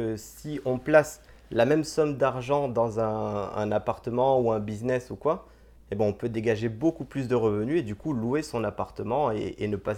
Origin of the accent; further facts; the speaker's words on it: Southern France, France; nous, on est originaire du sud de la France